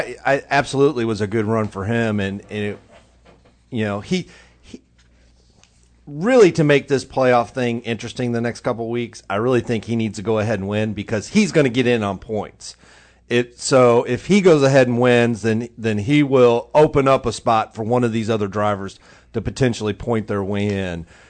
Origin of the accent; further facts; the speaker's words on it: Michigan, United States; I mean, I know I came from Michigan. I went to Toledo Speedway, which is a half mile track. I went to Flat Rock. It was a quarter mile track.